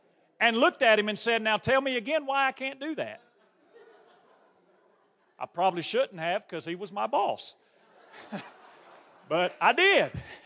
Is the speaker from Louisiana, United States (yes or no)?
yes; Louisiana, United States; I'm from Louisiana, but hunting wasn't my thing.